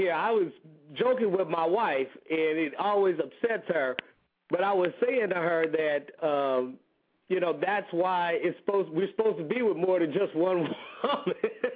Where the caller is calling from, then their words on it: Los Angeles, California, United States; I'm 323 from Los Angeles.